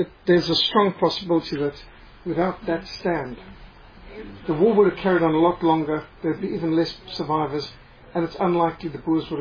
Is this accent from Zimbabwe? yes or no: yes; Zimbabwe; even though I was in my heart and soul Rhodesian